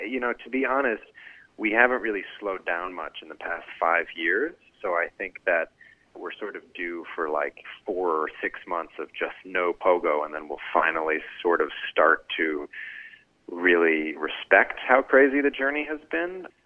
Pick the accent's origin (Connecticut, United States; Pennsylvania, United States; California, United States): Pennsylvania, United States; York; the thing that defined my childhood growing up there was the pogo stick that I received around 1999 as a Christmas toy